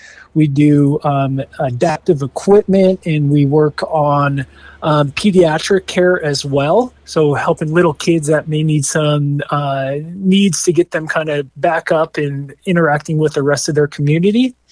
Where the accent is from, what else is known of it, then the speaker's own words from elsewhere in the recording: Colorado Springs, Colorado, United States; now in Kemmerer, United States; I'm originally from Colorado Springs. I met my wife in Evanston, Wyoming